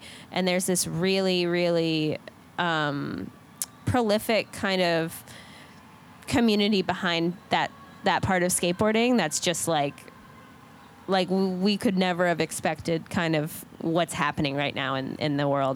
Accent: Boston, Massachusetts, United States; And I'm from Boston, so it's like should know these things.

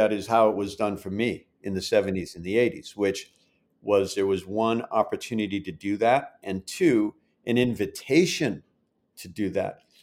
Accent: Waterville Valley, New Hampshire, United States; And when I'm in Europe and I say, where are you from? And I say Waterville Valley, people know where Waterville Valley is.

